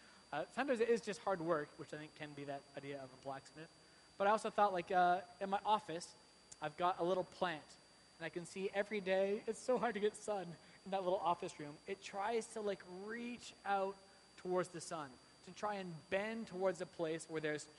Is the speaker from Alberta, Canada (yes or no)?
yes; Calgary, Alberta, Canada; I grew up in Calgary